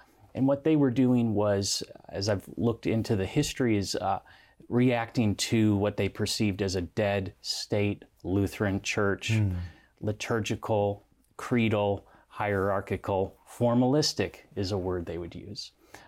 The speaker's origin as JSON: {"language": "English", "town": "West Chicago", "region": "Illinois", "country": "United States", "tie": "born or raised there", "said": "I grew up in the Chicago suburbs, 30 miles west of the city, and the town of West Chicago, couple miles from Wheaton, Illinois"}